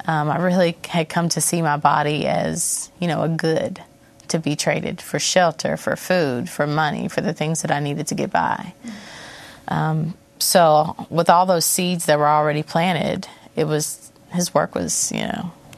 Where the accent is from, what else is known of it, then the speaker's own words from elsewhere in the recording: Fort Campbell, Kentucky, United States; born there; So I was born in Fort Campbell. It's a military base, raised in a military community, very supportive community.